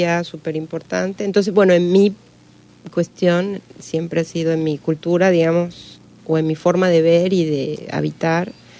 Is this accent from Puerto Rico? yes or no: no; Argentina; Yo soy argentina, entonces sí ha sido para nosotros siempre algo... pues normal